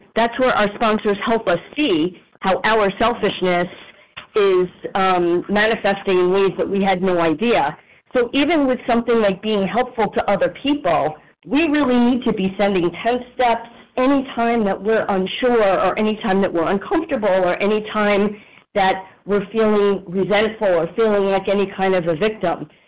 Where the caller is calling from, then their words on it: New York City, New York, United States; from New York City.